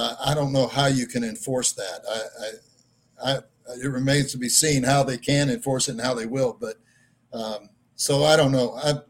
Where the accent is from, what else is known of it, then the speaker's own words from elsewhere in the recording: Iowa, United States; But I grew up in Iowa on a cattle and hog farm, so we had our own steaks that we butchered ourselves.